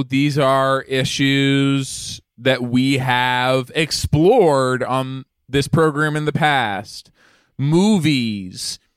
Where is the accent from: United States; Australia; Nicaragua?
Australia; Melbourne, Victoria; I'm an Australian guy like from Melbourne.